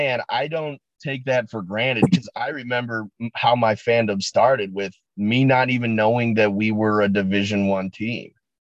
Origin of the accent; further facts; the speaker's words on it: Chicago, Illinois, United States; I grew up in the Chicago suburbs.